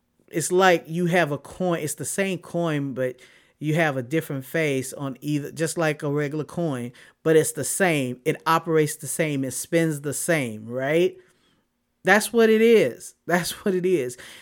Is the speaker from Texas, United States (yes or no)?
yes; Austin, Texas, United States; Now, I say this being from born and raised in Austin, Texas.